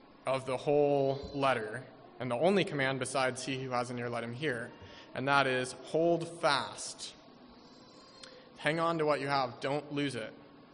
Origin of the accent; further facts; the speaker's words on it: United States; Especially with it being the 4th of July weekend and partly just being an American